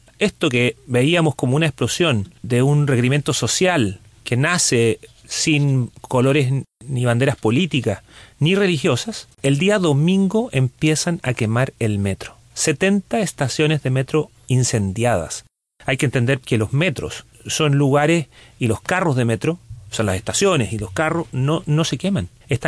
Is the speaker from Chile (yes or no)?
yes; Chile; es muy importante como chilenos estar aquí para contar lo que nos está pasando en Chile